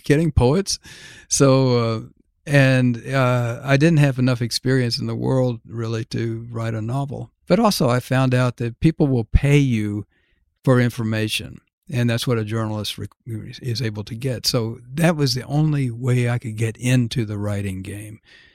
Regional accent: United States; And it taught me a lot about who I was, but also who I was as an American.

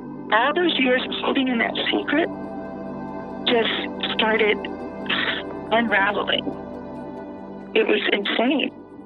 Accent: Alexandria, Louisiana, United States; now in Baton Rouge, United States; I live in Baton Rouge. I'm happily married and have three healthy and happy children. I grew up in Alexandria.

